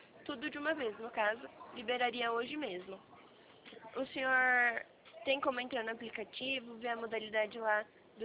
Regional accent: São Paulo, Brazil; Sou de São Paulo.

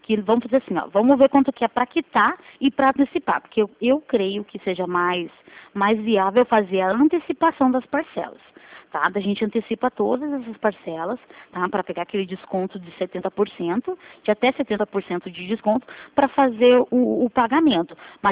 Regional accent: Curitiba, Paraná, Brazil; Eu sou daqui de Curitiba, aqui do Paraná.

